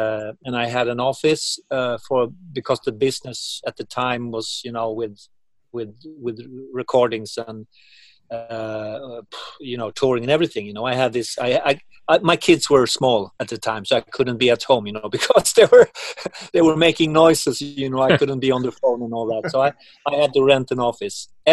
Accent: Uppsala, Uppsala County, Sweden; English is a second language; He has the, like, this big botanical garden here in my hometown in Uppsala.

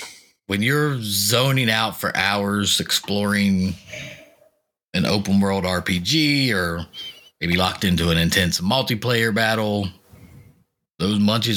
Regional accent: Charleston, West Virginia, United States; That was based in West Virginia. So for me, it was like nostalgic because I'm from West Virginia. I'm from Charleston where it was all everything.

